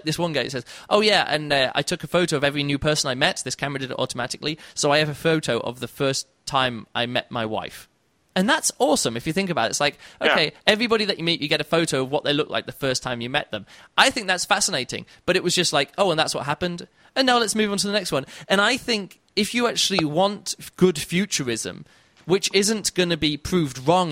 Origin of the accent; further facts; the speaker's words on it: United States; now in Berlin, Germany; That's the easiest way for me as an American to stay in Berlin and not have to be going home.